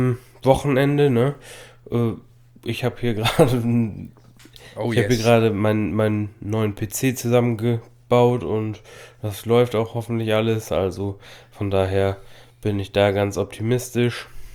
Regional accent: Oldenburg, Lower Saxony, Germany; wir sind ja aus Oldenburg

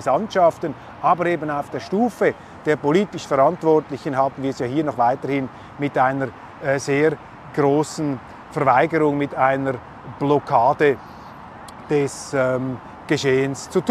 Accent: Switzerland; Als Schweizer haben wir nur Partei zu ergreifen für die Schweiz.

